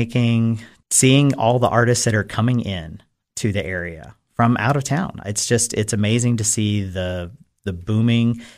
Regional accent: Cookeville, Tennessee, United States; I am born and raised in Cookeville, Tennessee. Cookeville General Hospital, not its current name, but, you know.

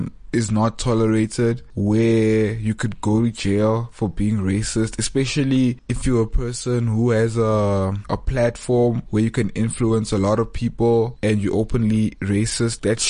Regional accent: Johannesburg, Gauteng, South Africa; growing up in Joburg, being South African, being born free

